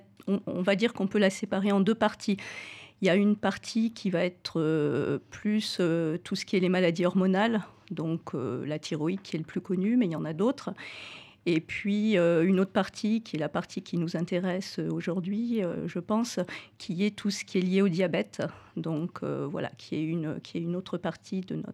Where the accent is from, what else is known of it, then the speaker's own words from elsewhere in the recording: Vichy, Auvergne-Rhône-Alpes, France; also born or lived in Clermont-Ferrand / Cantal; now in Valence, France; En fait, j'ai passé une partie de mon enfance à Vichy, dans l'Allier, donc en Auvergne. J'ai fait mes études à Clermont-Ferrand. Ensuite, j'ai été installée 3 ans dans le Cantal, qui est une belle région, et je suis installée sur Valence depuis 2003.